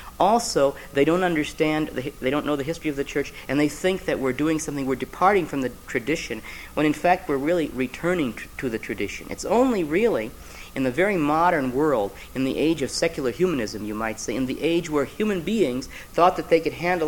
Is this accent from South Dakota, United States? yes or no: yes; Sioux Falls, South Dakota, United States; The rabbi in my hometown, Sioux Falls, South Dakota, gave a workshop in a peace conference we had